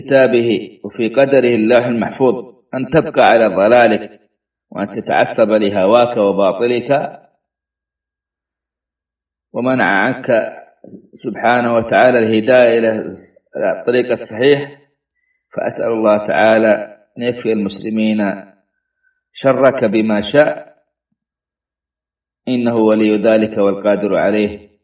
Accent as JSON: {"language": "Arabic", "country": "Saudi Arabia", "said": "سواء كانوا في بلادنا السعودية أو في الجزائر"}